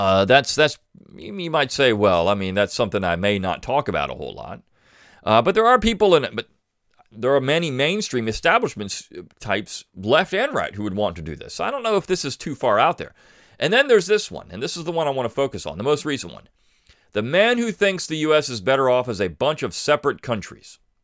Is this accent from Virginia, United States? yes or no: no; Alabama, United States; For example, in my home state of Alabama